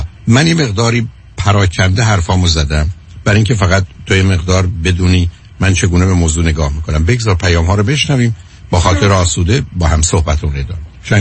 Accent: Iran; مثل ماهایی که از ایران آمدیم

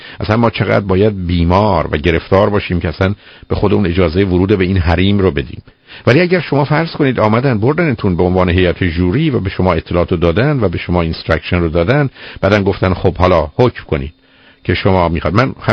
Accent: Shiraz, Fars, Iran; من شیرازی هستم دیگه

